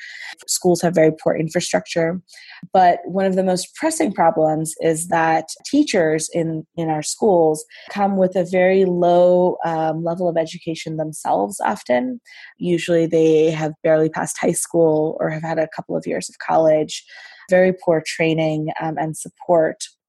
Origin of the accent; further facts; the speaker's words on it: Washington, District of Columbia, United States; also born or lived in Dhaka, Bangladesh; So I am Bangladeshi American. I was born in Washington, D.C. and grew up back and forth between the suburbs of Washington and Dhaka, where my parents are originally from. I lived in Bangladesh between the ages of 7 and 13